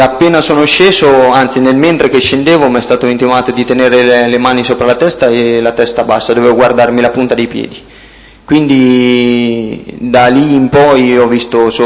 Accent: Perugia, Umbria, Italy; born there; sono nato a Perugia il 22/07/1978.

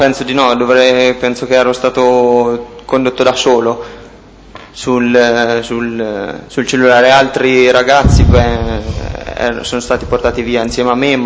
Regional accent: Perugia, Umbria, Italy; born there; sono nato a Perugia il 22/07/1978.

